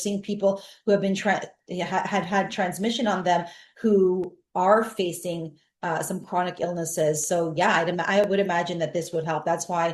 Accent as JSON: {"language": "English", "country": "Canada", "said": "with my raw milk, by the way, and maple syrup, because I'm Canadian."}